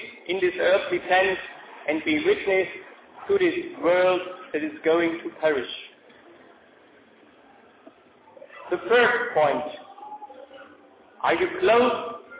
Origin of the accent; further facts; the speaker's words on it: Germany; I'm coming from Germany. At this time of year, it is almost freezing.